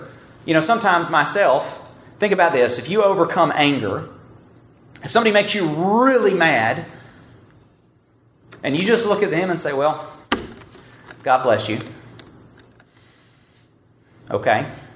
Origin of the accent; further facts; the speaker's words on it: Alabama, United States; Now, sometimes people tell me that I don't sound like I'm from Alabama